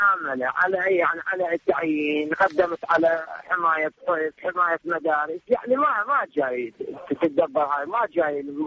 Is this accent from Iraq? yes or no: yes; Basra, Basra Governorate, Iraq; انا يعني من اهل البصره نعم، بس انا من سكنه الجرمه.